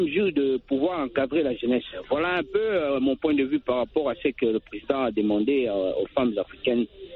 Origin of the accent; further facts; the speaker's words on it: Republic of the Congo; now in Zambia; Bon, je suis direct du Congo, mais là, je suis en ce jour en Zambie.